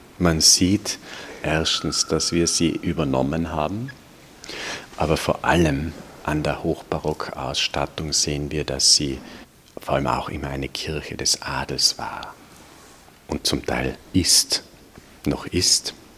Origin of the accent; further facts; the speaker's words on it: Tyrol, Austria; now in Vienna, Austria; Das ist für mich als Tiroler, als Gebirgstiroler unmöglich.